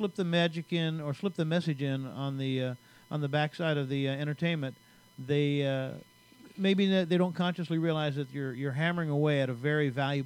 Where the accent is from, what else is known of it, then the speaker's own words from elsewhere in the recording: Bend, Oregon, United States; I was born and raised in Bend, Oregon, and at the tender age of 14, I performed my very first show.